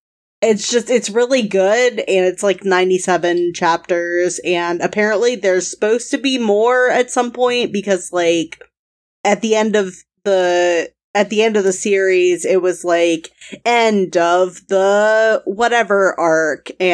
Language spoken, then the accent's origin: English; Mississippi, United States; Buddy, I'm from Mississippi.